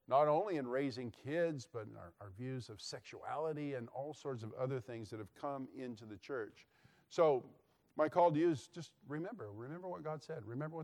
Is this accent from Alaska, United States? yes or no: no; Lynchburg, Virginia, United States; As Ben mentioned, I'm from Lynchburg, Virginia.